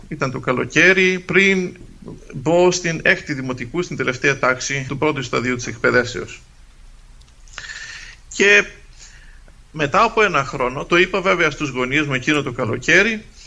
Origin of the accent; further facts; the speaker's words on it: Crete, Greece; Οι περισσότεροι μαθητές από το χωριό μου, είχαμε και γυμνάσιο και λύκειο στο χωριό